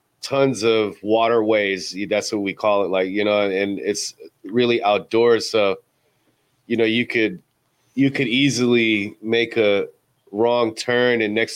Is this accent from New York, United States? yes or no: no; Milwaukee, Wisconsin, United States; I'm from Milwaukee, so during that time, we didn't have that many all-stars like Andre down in Chicago.